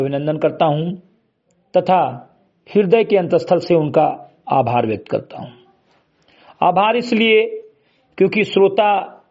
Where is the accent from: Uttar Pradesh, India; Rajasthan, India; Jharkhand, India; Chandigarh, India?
Uttar Pradesh, India; ग्राम सभा से मरीगटई विकासखंड मेनपुरा जनपद बहराइच का मूल निवासी हूं